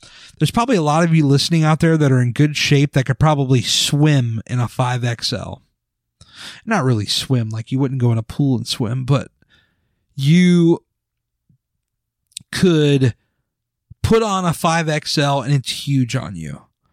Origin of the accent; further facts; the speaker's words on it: Virginia, United States; I'm from Virginia near the DC area, but Baltimore is like that's a quick drive.